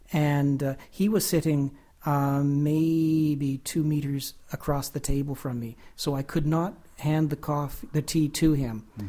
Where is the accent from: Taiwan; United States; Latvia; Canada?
Canada; we're all Canadian